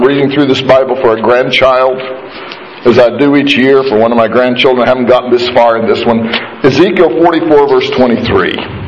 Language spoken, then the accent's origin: English; West Virginia, United States; I use that in West Virginia. I'm from West Virginia. Originally born in West Virginia.